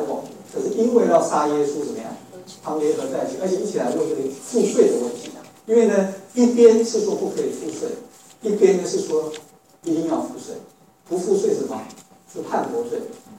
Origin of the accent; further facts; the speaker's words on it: China; now in United States; 我说我是中国人呢，我说中国来的